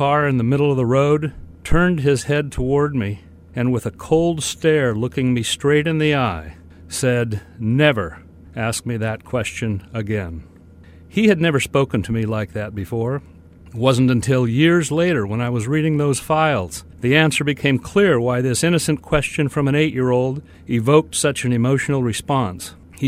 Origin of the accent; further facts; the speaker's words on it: Fortuna, California, United States; I remember Memorial Day as a child growing up in Fortuna. American flags lined Main Street.